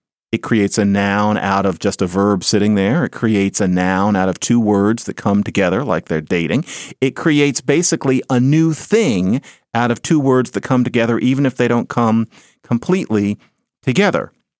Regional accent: Philadelphia, Pennsylvania, United States; Broad Street, I say, as a Philadelphian, you don't say Broad Street.

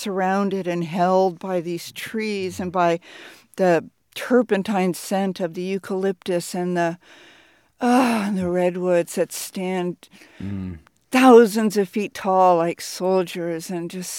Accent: Tiburon, California, United States; I was born and raised in Tiburon when it was still a railroad town and the trains still ran.

